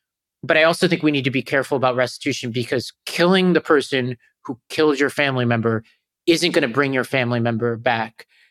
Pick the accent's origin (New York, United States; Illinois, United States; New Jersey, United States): New York, United States; And then in some places, like my home state of New York, there doesn't seem to be any sense of justice the other way, right?